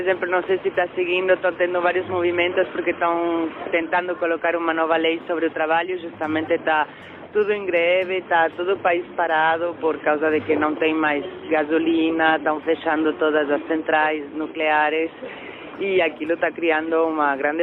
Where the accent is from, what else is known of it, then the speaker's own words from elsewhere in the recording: France; porque eu venho de fora, venho da França, e toda a minha família e amigos estão todos fora